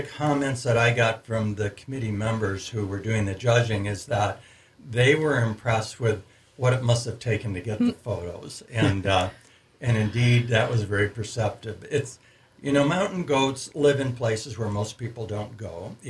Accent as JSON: {"language": "English", "region": "Michigan", "country": "United States", "tie": "born or raised there", "said": "from a very young child growing up in Michigan in much different country than this."}